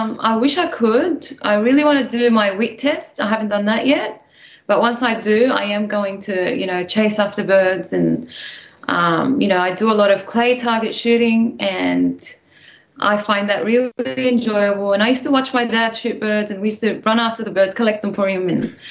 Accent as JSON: {"language": "English", "town": "Camden", "region": "New South Wales", "country": "Australia", "tie": "born or raised there", "said": "So I'm from Camden of New South Wales, so southwest of Sydney."}